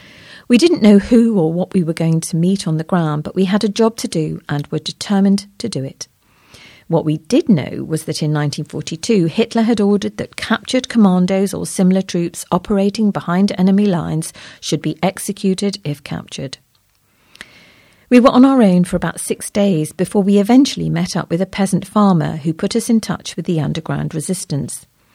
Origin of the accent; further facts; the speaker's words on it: Norwich, East of England, United Kingdom; I was born in Norwich, and soon after going to Thorpe Hamlet School, I started work in a foundry before joining the army at the age of 19.